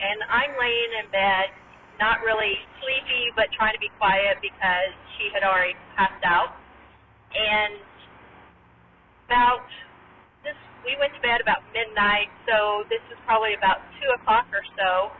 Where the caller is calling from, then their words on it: Bakersfield, California, United States; I'm calling from Bakersfield, California.